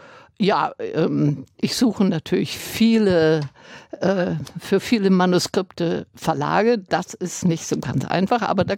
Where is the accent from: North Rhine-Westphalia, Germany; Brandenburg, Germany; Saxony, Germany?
Saxony, Germany; Dresden; born there; ich bin in Dresden geboren.